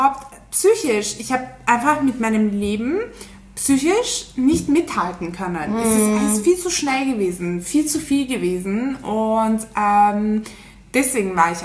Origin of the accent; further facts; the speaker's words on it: Turkey; ich bin eine echte Türkin.